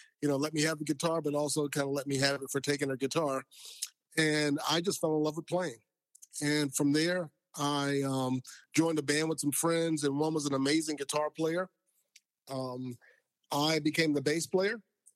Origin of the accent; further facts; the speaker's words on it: Lakeland, Florida, United States; So I grew up in Lakeland, Florida, Central Florida, between Tampa and Orlando, and started playing piano at first.